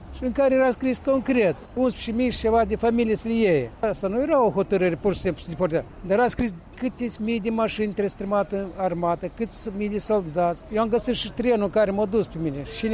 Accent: Siberia, Russia; Eu am fost dus în Siberia și acolo am crescut în Siberia.

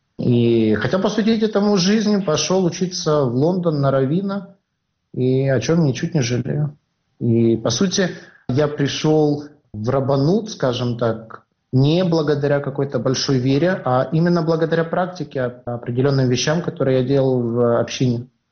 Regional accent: Orenburg, Orenburg Oblast, Russia; born there; На самом деле я родился в России, на Южном Урале, в городе Оренбурге. И первые несколько лет своей жизни я жил еще во времена Советского Союза, в Российской Федерации.

